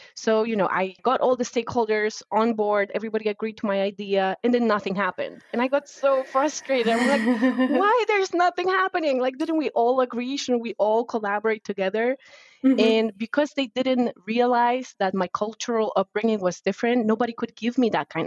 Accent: Poland; now in United States; I moved from Poland to United States. And as an immigrant

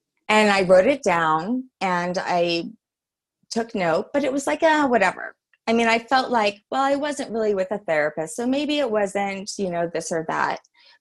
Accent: New Orleans, Louisiana, United States; because I am from New Orleans, Louisiana.

